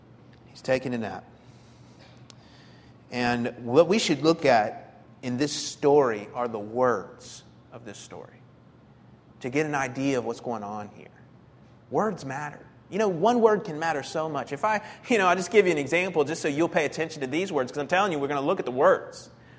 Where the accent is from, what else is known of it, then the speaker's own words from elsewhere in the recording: Florida, United States; Because I'm from Florida, and a lake's, like, you know, really small.